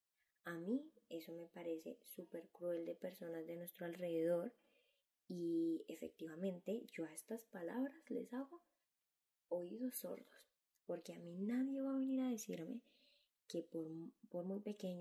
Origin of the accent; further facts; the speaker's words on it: Colombia; now in Spain; yo soy de Colombia, para los que no saben, pero vivo aquí en España